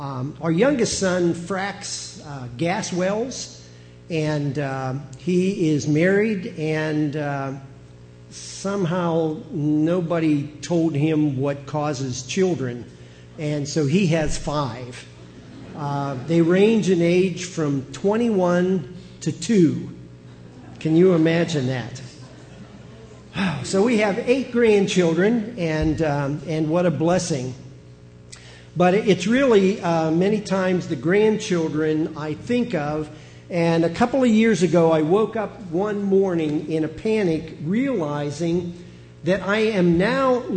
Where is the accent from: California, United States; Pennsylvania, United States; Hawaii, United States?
Pennsylvania, United States; Aliquippa; I grew up outside of Aliquippa, Pennsylvania, so not very far from here. All of my uncles worked in the steel mills.